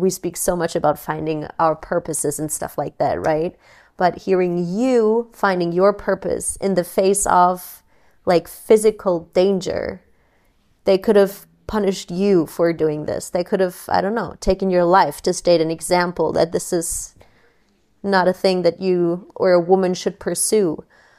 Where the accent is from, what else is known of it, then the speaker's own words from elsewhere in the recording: Germany; I grew up in Germany